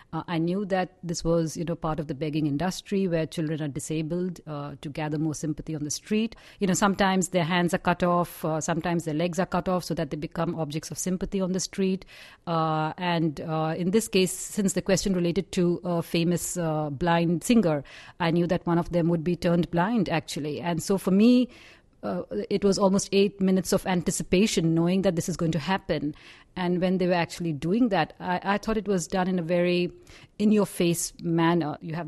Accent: India; that's probably not so good to me as an Indian, because there's a lot more to India than, you know, the picture has depicted.

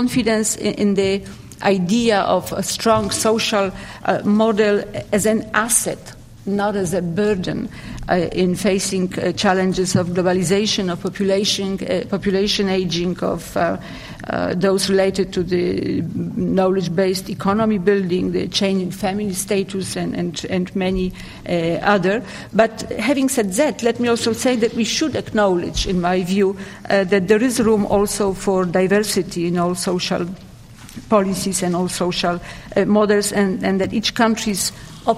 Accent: Poland; English is a second language; I come from Poland.

